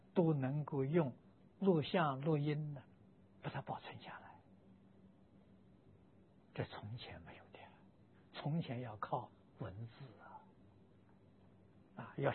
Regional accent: Lujiang, Anhui, China; 我小时候啊，就是在抗战期间啊，我的家乡是个小城，安徽庐江县

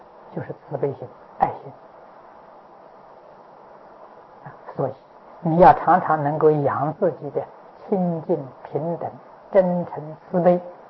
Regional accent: China; 用针灸啊，我们中国人针灸

